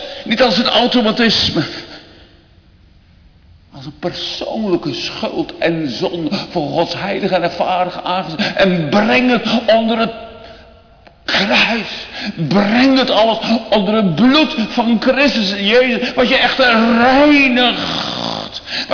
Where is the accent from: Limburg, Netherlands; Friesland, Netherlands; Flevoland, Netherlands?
Flevoland, Netherlands; Urk; ik ben geboren op Urk en getogen. En ik ben er ook echt wedergeboren geworden